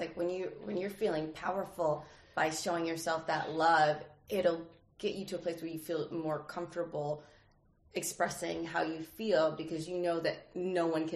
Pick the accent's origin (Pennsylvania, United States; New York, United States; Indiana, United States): Indiana, United States; So, I'm from Indiana.